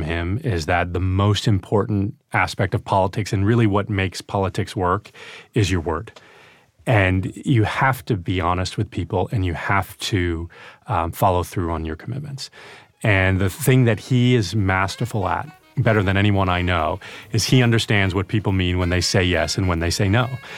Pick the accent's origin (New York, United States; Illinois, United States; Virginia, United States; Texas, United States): New York, United States; Albany; Upstate New York, from Albany.